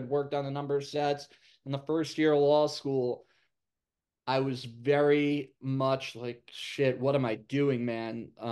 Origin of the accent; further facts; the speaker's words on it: New York, United States; growing up in New York, as you know from having lived here for a bit, we have multiple teams in every pro sport.